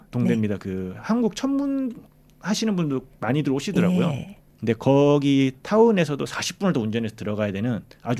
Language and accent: Korean; Busan, South Korea; 고향이 부산인데 부산 내려와서 한 2년 정도 작업실을 했었는데